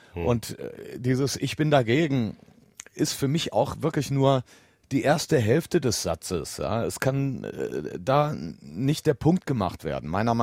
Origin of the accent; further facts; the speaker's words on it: Düsseldorf, North Rhine-Westphalia, Germany; Das hat uns als Düsseldorfer dann schon sehr, sehr beeindruckt